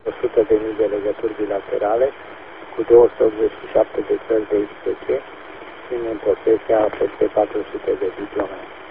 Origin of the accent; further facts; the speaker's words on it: Mediaș, Sibiu County, Romania; born there; m-am născut în 1946 la Medias.